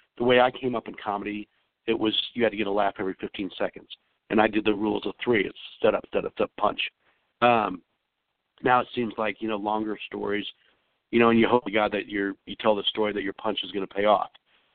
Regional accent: Midwest, United States; now in Los Angeles, United States; I came from the Midwest and, you know, you come as a road dog.

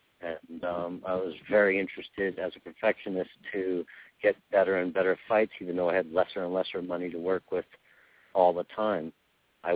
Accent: New York, United States; I'm an Italian-American. I grew up in New York.

